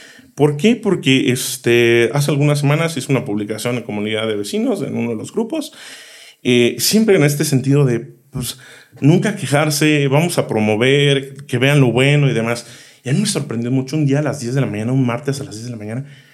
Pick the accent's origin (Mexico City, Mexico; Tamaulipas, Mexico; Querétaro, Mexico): Querétaro, Mexico; Yo a veces no sé si soy queretano o soy cibateño, ¿no?